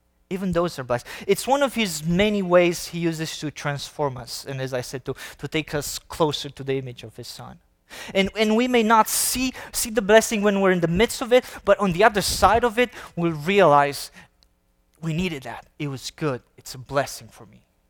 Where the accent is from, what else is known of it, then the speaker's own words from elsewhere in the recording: Romania; And of course, you know I'm from Romania, so I do have Romania in my heart.